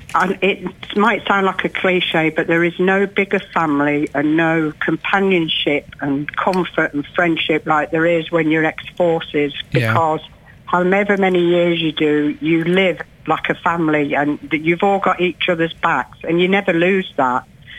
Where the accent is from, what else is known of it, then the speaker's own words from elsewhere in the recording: Coventry, West Midlands, United Kingdom; now in Preston, United Kingdom; Originally I'm from Coventry. I now live in Lancashire, near Preston.